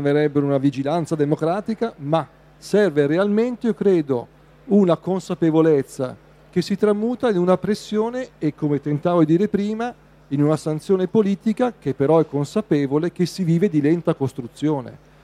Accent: Milan, Lombardy, Italy; io sono milanese

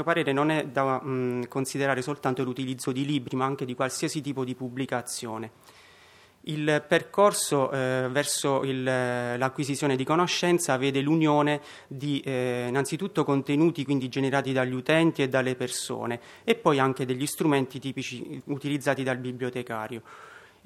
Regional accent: Abruzzo, Italy; sono abruzzese e quindi lo porto.

